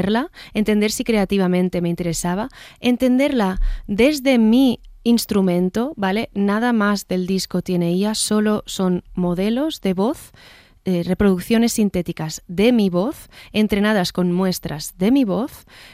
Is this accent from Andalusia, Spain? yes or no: no; Badalona, Catalonia, Spain; yo soy de ciudad, yo soy de Badalona, ¿sabes?